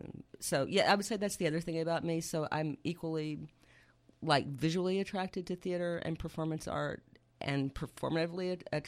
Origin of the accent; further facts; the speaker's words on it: Abilene, Texas, United States; Well, I'll just say that I'm an Air Force child, so... I think let's just say that I went to high school in Abilene, Texas, and I had one of those Mr. Holland Opus drama teachers who changed my life.